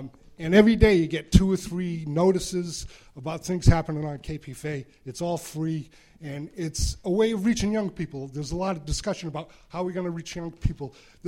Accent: San Leandro, California, United States; I'm from San Leandro.

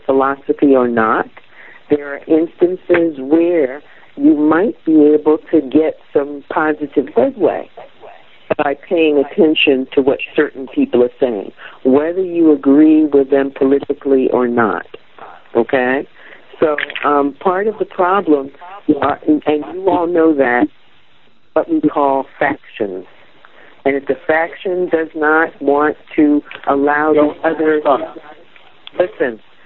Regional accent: Manhattan, New York, United States; Oh, I'm from Manhattan, and I know how to do it.

